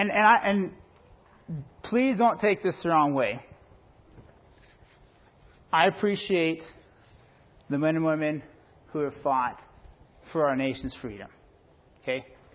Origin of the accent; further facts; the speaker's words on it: Missoula, Montana, United States; If you do, I'm from Missoula.